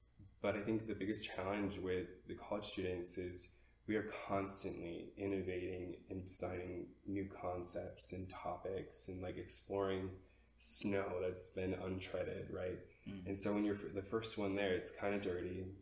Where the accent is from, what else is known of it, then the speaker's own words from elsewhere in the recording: Minnesota, United States; I was like one issue I think maybe like ingrained in me as a Minnesotan.